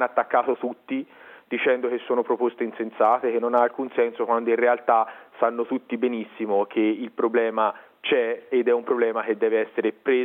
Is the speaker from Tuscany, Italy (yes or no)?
yes; Siena, Tuscany, Italy; proprio perché da senese amo la mia città, amo la mia festa